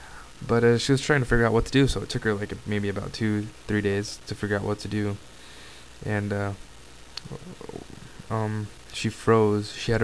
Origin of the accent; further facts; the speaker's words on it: Heidelberg, Baden-Württemberg, Germany; I'm from Heidelberg, Germany. I lived half my life in Germany. My dad is in the army. He was stationed in Germany and he met my mom there.